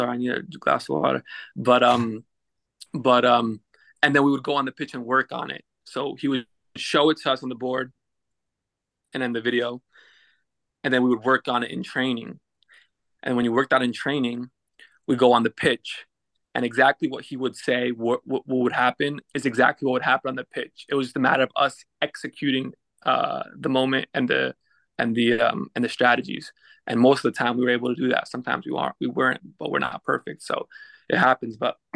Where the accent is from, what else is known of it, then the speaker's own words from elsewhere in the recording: United States; just won, you know, a trophy with Red Bulls, playing for my hometown club, just got called up to the national team under Klinsmann